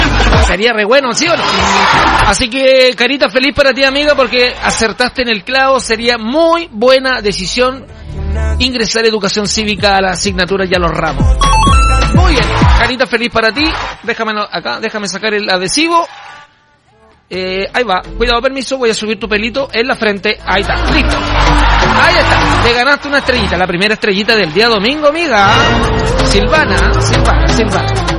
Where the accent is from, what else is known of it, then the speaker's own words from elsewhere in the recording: Chile; Yo soy más chilena que...